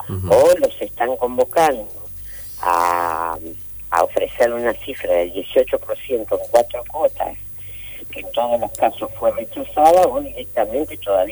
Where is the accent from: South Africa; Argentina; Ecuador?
Argentina; Santa Fe; yo soy santafesina